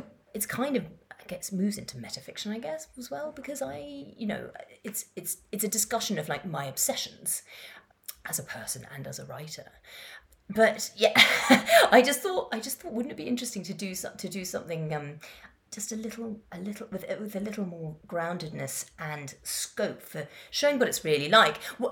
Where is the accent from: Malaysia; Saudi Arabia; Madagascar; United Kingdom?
Madagascar; also born or lived in Kenya / Yemen / Morocco; I grew up in Madagascar and Kenya and Yemen and Morocco, and it was, you know, before the internet, you don't really get to carry friendships, you know, from one place to another.